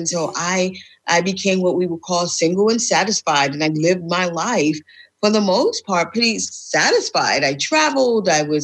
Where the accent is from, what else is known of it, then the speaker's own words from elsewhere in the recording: South Bronx, New York, United States; I grew up in the South Bronx, which is the most dangerous place it's the top five most dangerous place in the U.S.